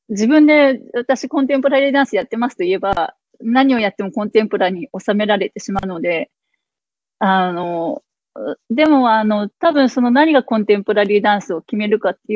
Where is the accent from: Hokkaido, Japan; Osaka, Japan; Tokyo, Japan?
Tokyo, Japan; moved away as an adult; now in Berlin, Germany; 自分が日本人で東京で育ってきたこととか、あとは今ベルリンでずっともう20年近く暮らしていて